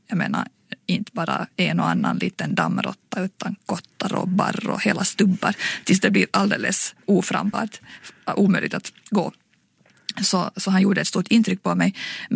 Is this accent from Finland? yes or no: yes; Finland; jag är alltså finlandssvensk litteraturvetare